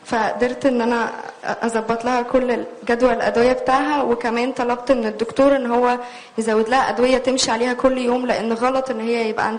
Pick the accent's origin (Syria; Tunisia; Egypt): Egypt; أنا كنت الوحيدة من مصر.